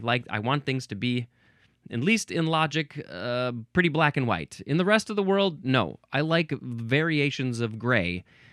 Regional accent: United States; accent: American; In my American accent, I would want to say Uruguay, but I feel like that's wrong.

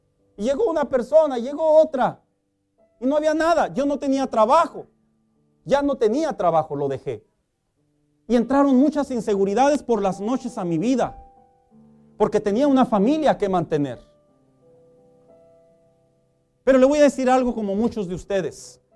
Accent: Antioquia, Colombia; Miren, así somos los paisas.

